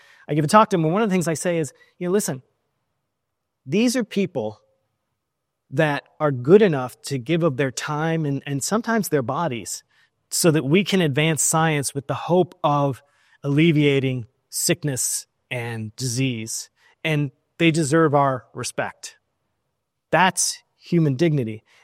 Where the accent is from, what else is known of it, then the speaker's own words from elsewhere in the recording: Seattle, Washington, United States; also born or lived in Los Angeles / Phoenix; I grew up in Seattle, LA, and a little bit of Phoenix.